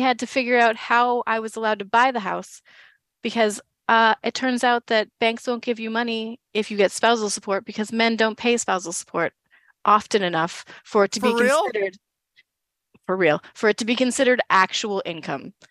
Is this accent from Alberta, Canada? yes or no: no; Manitoba, Canada; now in Almonte, Canada; I'm from Northern Manitoba, but Almont, Ontario is one of the most magical places in the world.